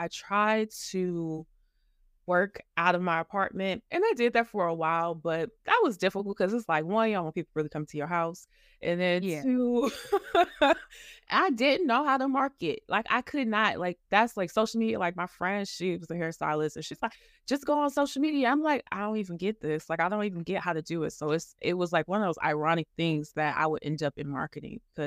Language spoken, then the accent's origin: English; Detroit, Michigan, United States; I'm from Detroit.